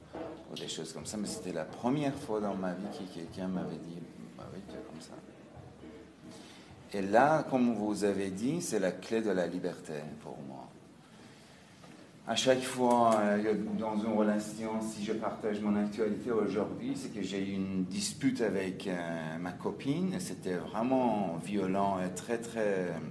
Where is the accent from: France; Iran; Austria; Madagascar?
Iran; French is a second language; Mon français n'est pas bien parce que je viens d'Iran et j'ai commencé mon rétablissement en Grèce.